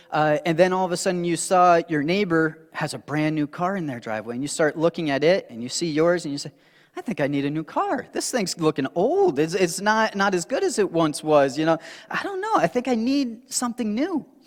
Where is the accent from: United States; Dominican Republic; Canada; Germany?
Canada; So many of you know I'm from Canada originally, and I went to school in Rochester.